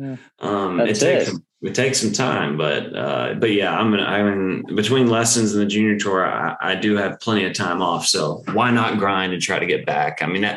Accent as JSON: {"language": "English", "region": "Alabama", "country": "United States", "said": "because like I'm from Bama. Not that I have like a redneck accent or anything"}